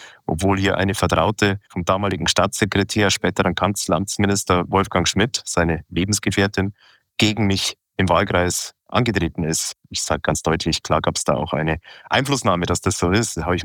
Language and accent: German; Munich, Bavaria, Germany; Und ich bin aus München. Ich weiß, was das bedeutet.